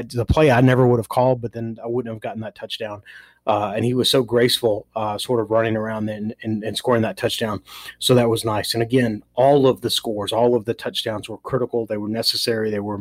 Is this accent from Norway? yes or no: no; Nashville, Tennessee, United States